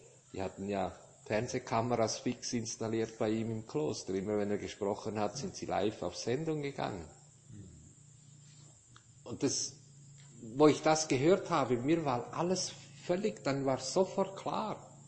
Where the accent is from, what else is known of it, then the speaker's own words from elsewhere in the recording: Switzerland; ob ich nicht als Schweizer, wir haben ja gerne die Höhlen in den Bergen